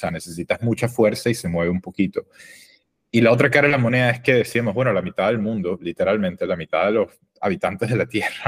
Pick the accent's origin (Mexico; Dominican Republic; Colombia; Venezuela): Venezuela; como dos latinos, sector argentina, yo soy venezolano.